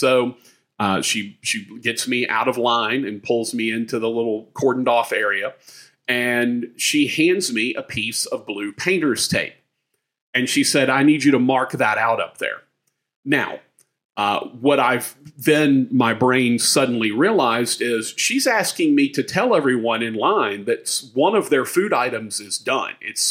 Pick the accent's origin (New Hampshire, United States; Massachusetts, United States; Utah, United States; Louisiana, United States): Louisiana, United States; Shreveport; Of course, I'm from Shreveport, Louisiana, but I was in Texas a couple of weeks ago